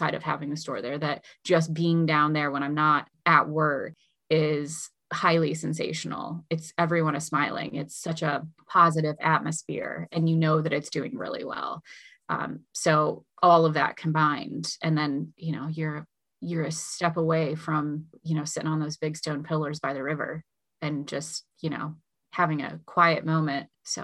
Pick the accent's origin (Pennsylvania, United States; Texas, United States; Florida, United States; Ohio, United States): Ohio, United States; Cuyahoga Falls; I grew up in the Falls and I love the river.